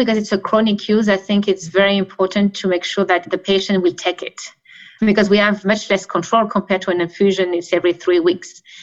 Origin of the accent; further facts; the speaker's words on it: Canada; I'm very biased because I'm from Canada.